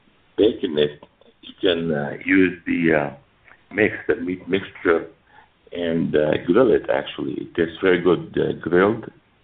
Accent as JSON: {"language": "English", "country": "Lebanon", "tie": "born or raised there", "moved": "yes", "lives_now": "Phoenix, United States", "said": "I came from Lebanon. I grew up in Lebanon. I was born in Lebanon. And I've been in Phoenix for the last 30 years or so. Actually, 30 years this month."}